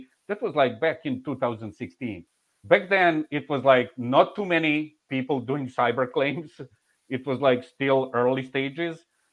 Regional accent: Belgrade, Serbia; English is a second language; moved away as an adult; now in Atlanta, United States; how I had a friend of mine from my home city, Belgrade, Serbia, living here

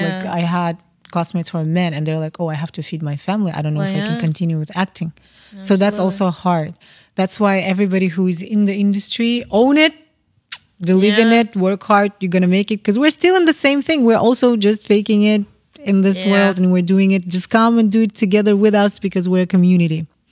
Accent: Kazakhstan; I'm from Kazakhstan.

